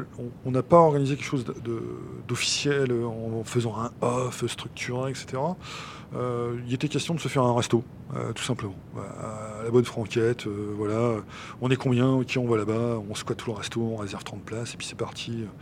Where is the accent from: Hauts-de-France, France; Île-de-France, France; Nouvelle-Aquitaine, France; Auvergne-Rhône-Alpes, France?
Hauts-de-France, France; Lille; Enfin, nous, on est de Lille.